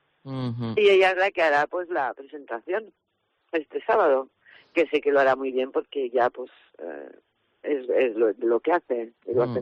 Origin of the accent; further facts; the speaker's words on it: Nules, Valencian Community, Spain; porque yo soy de Nules, pero trabajo en Castellón.